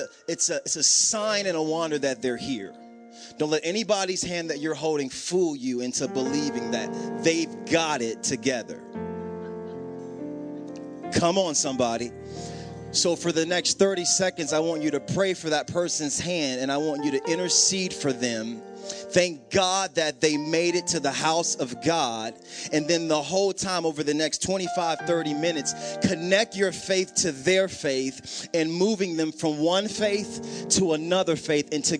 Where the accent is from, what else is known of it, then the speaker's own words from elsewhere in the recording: South Carolina, United States; It's okay. I'm from South Carolina. South Carolina won it.